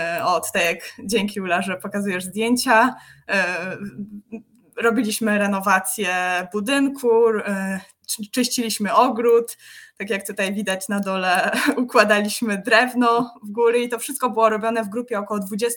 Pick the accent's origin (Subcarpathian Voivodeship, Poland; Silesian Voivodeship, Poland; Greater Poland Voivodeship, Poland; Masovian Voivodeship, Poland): Masovian Voivodeship, Poland; Warsaw; moved away as an adult; now in Czech Republic; Jestem z Warszawy i obecnie mieszkam w Czechach. Przeprowadziłam się tutaj 2 lata temu.